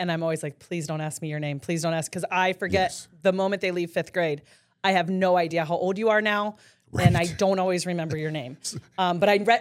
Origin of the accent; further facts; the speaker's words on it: St. Henry, Ohio, United States; I was born and raised in St. Henry. I graduated in 2000 here from St. Henry.